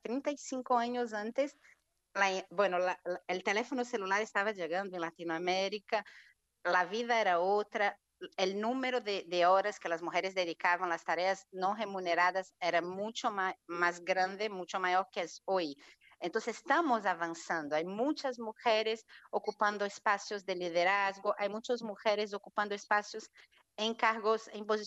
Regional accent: Brazil; now in Argentina; No, estoy en Argentina, pero soy brasileña.

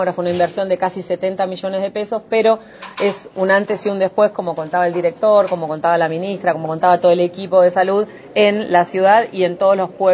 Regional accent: Argentina; como ministra, pero sobre todo como argentina

